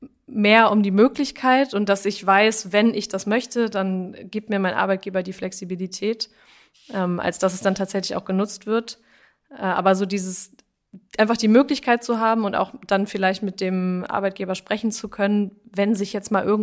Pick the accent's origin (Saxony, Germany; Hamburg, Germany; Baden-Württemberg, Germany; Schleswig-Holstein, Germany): Schleswig-Holstein, Germany; now in Greifswald, Germany; Ich komme aus Schleswig-Holstein.